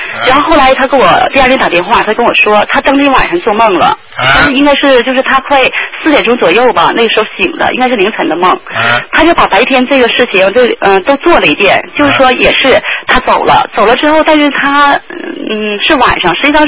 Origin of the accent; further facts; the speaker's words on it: Heilongjiang, China; 我是中国的，而且我是中国黑龙江的。